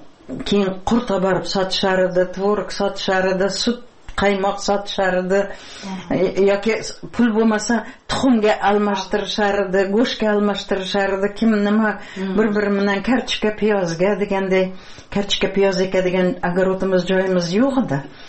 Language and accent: Uzbek; Piskent, Tashkent Region, Uzbekistan; yer to'lada 3 km Piskent sentriga maktabga qatnaganman.